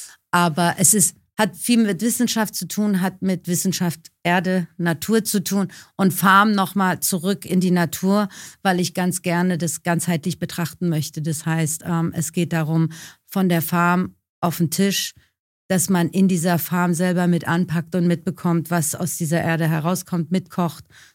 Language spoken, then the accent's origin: German; Iran; Ich komme aus dem Iran